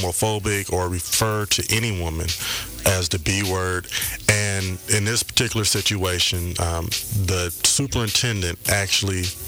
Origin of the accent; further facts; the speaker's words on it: Compton, California, United States; I am a product of Compton. I was raised in Compton. I'm a child of Compton.